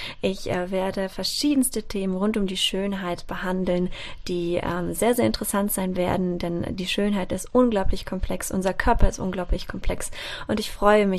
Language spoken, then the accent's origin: German; Düsseldorf, North Rhine-Westphalia, Germany; born there; Ich bin selbst gebürtige Düsseldorferin, wohne zurzeit in Deutschland